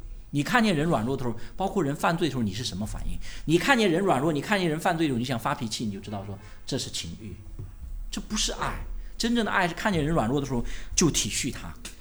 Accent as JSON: {"language": "Chinese", "country": "China", "said": "就是我们中国人是特别受孔孟之道的影响"}